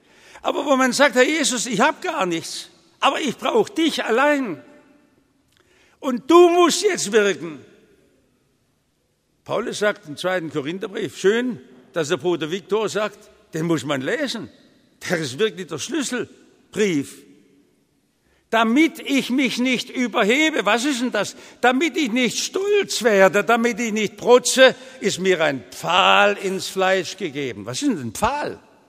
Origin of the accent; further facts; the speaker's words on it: Baden-Württemberg, Germany; Aber wir aus der Erweckungsbewegung hier in Schwaben, besonders wo ich herkomme, aus dem württembergischen Pietismus, wir haben ja so Glaubensväter.